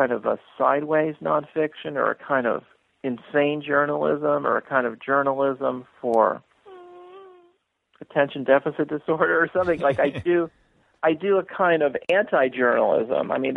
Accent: San Francisco, California, United States; growing up in San Francisco in the 1960s

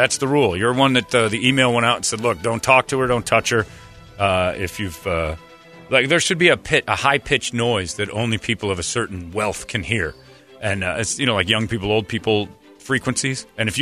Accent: Mesa, Arizona, United States; No, I'm white guy from Mesa.

